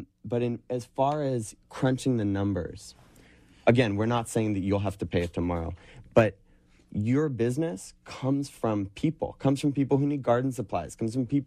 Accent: Boston, Massachusetts, United States; I come from Boston, and in Boston we have a tip credit.

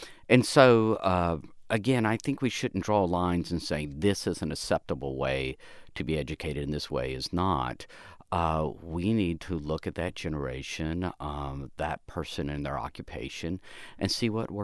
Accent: American South, United States; So, for example, I grew up in the American South, and I read Walden Pond as a book, never went there.

